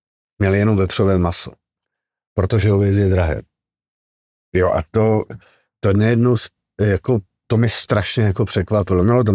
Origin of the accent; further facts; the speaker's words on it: Odry, Moravian-Silesian Region, Czechia; born there; já jsem byl po čase, po dlouhém čase ve svém rodném městě v Odrách.